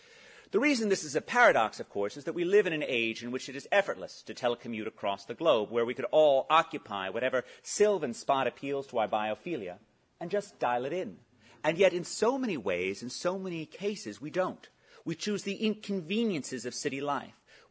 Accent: New York, United States; born there; I was born in 1967 in Manhattan

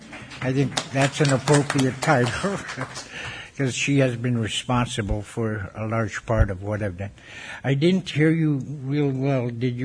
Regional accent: Barrow, Alaska, United States; I'm an Inupiaq Eskimo, born and raised in Barrow, Alaska.

